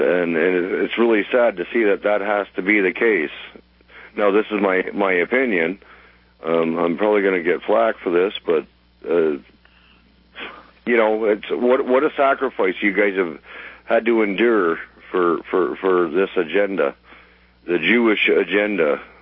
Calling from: Canada; the now I'm calling from Canada. Now we have hate crimes laws here in Canada

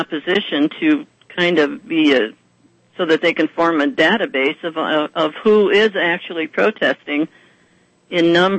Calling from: Ohio, United States; from Ohio.

